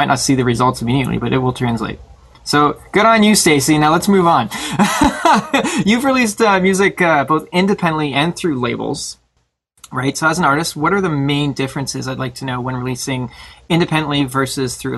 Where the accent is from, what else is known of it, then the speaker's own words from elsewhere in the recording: Toronto, Ontario, Canada; We're just from Toronto area, so it's not a big deal to go to Buffalo